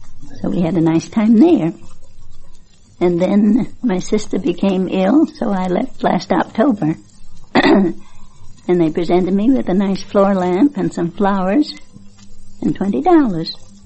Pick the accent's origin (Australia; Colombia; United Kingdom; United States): United States; Boston, Massachusetts; born there; also born or lived in Willimantic; I was born in Boston. And then later we moved to Willimandy, and we lived there for a good many years.